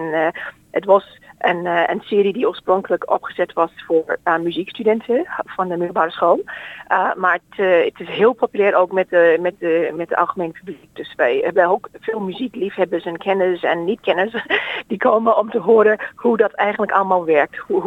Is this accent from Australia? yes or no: yes; Australia; Dutch is a second language; also born or lived in Netherlands; ik ben nu al 7 jaar terug in Australië. Ik kom uit Australië. Ik heb 17 jaar in Nederland gewoond en gewerkt. En toen ik daar was, was mijn accent minder. Maar nu gebruik ik mijn Nederlands niet elke dag. Het accentje is weer ingekropen.